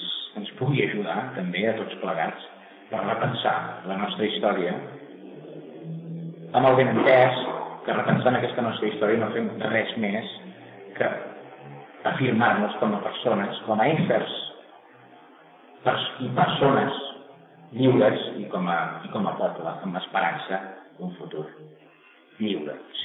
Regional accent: Catalonia, Spain; Justament perquè soc català, ho dic. I encara diria més, ho dic perquè no soc espanyol.

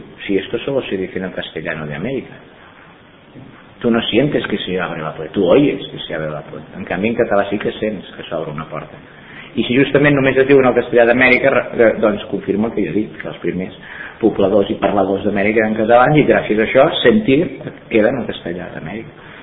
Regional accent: Catalonia, Spain; però com que som tan catalans

